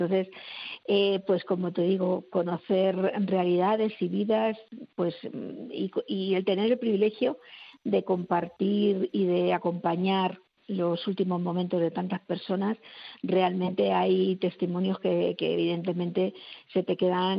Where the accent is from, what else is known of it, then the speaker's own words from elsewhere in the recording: Aranjuez, Community of Madrid, Spain; nosotros somos de Aranjuez, de un grupo de parroquia, que con 13 años coincidimos en una parroquia